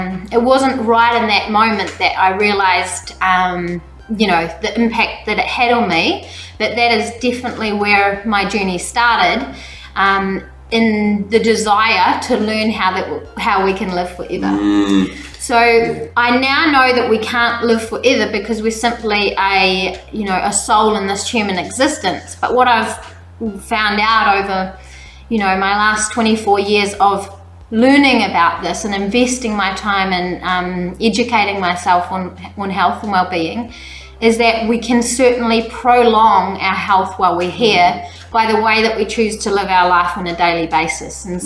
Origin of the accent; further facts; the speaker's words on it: New Zealand; So I grew up in New Zealand.